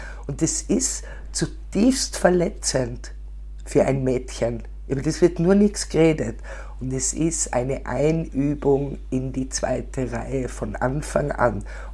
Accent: Innsbruck, Tyrol, Austria; Ich fühle mich sehr als Innsbruckerin

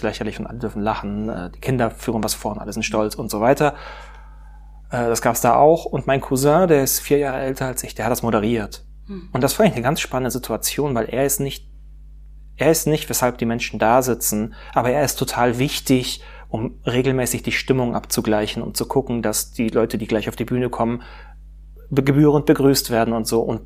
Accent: Pforzheim, Baden-Württemberg, Germany; Ich bin aufgewachsen in Pforzheim

